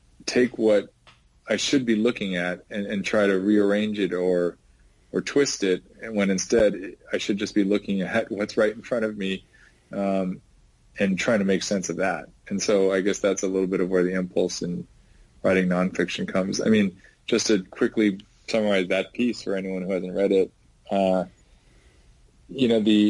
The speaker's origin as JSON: {"language": "English", "country": "United States", "tie": "born or raised there", "said": "I'm beyond just being an American and relatively privileged socioeconomically"}